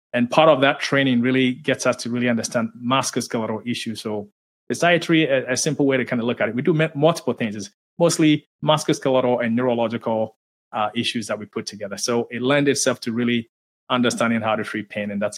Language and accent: English; Ghana; So my background, I grew up in Ghana in West Africa.